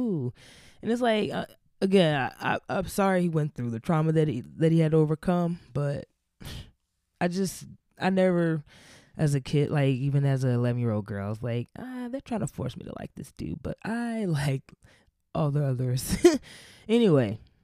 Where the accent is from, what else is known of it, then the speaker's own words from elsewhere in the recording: Nashville, Tennessee, United States; now in Atlanta, United States; growing up in Nashville, as pro-black as I am, as black as I am, and just as black as I am, I don't fuck with Nashville.